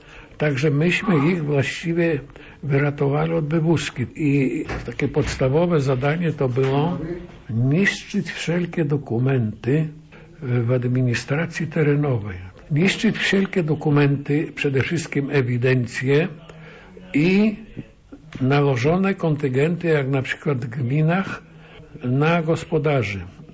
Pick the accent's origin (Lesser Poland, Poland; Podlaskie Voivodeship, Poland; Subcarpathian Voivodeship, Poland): Podlaskie Voivodeship, Poland; Supraśl; Ja pochodzę przede wszystkim z Supraśla. 12 kilometrów od Białegostoku.